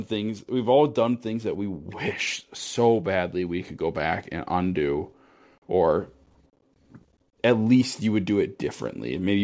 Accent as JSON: {"language": "English", "region": "Minnesota", "country": "United States", "said": "But also, I'm Minnesotan AF, so I probably could be a little bit more forthright."}